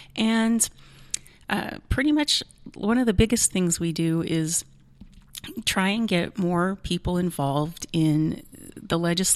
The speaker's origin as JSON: {"language": "English", "town": "Shingletown", "region": "California", "country": "United States", "tie": "born or raised there", "said": "one of the benefits I had growing up in Shingletown is that Charlie Menor was our superintendent principal for most of the time that I attended that school."}